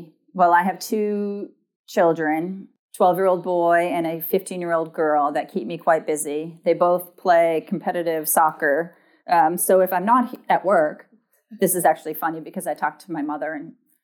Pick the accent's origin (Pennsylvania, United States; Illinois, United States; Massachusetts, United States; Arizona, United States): Massachusetts, United States; now in DMV area, United States; I'm not. I am from Massachusetts.